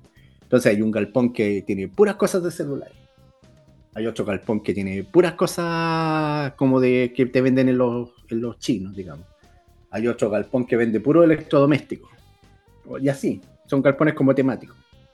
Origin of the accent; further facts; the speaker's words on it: Valparaíso, Chile; como uno como porteño se imagina